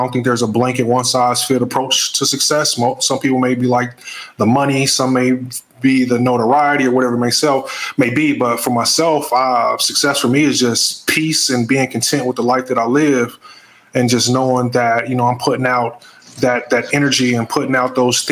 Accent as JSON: {"language": "English", "town": "Kansas City", "region": "Kansas", "country": "United States", "said": "From Wyandotte County, Kansas City, Kansas."}